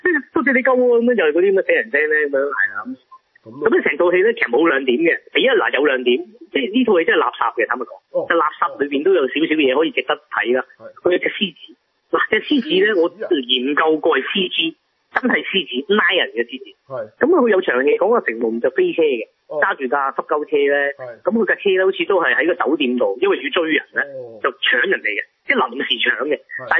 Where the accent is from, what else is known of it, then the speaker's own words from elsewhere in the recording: China; 我哋中国人呢啲宝藏咧属于国家